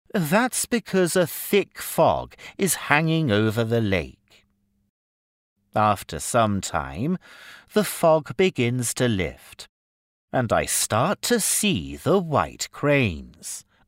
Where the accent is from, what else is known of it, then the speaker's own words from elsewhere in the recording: Jiangxi, China; As I'm from Jiangxi Province, this place holds a special place in my heart.